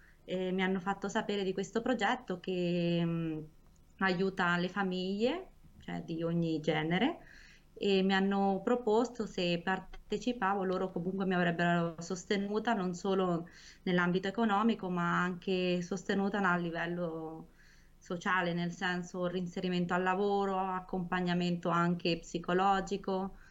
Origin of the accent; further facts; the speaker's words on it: Perugia, Umbria, Italy; io sono straniera, sono cresciuta qua a Perugia insieme alla mia famiglia